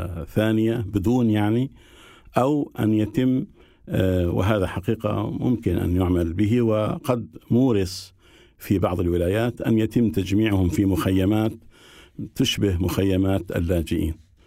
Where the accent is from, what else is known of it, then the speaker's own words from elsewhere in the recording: India; Arabic is a second language; عندنا في الهند المجتمع متكون من 4 طبقات